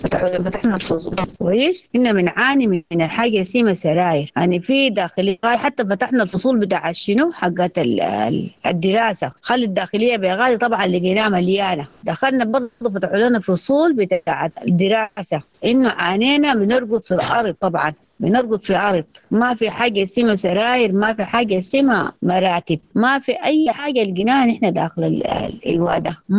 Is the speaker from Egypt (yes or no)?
no; Khartoum, Sudan; احنا نزحنا من الخرطوم.